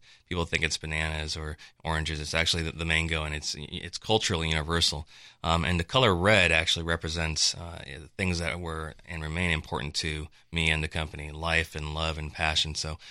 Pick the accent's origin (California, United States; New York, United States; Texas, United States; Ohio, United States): California, United States; Well, I grew up and lived in California all my life